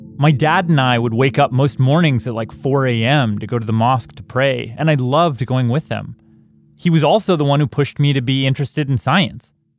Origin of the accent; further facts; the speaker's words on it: Canada; My home country.